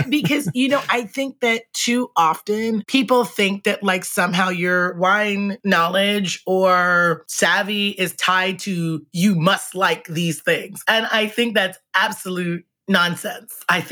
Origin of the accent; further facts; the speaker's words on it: New York, United States; I'm from New York. A bagel everywhere else tastes very different to me. It's not New York water.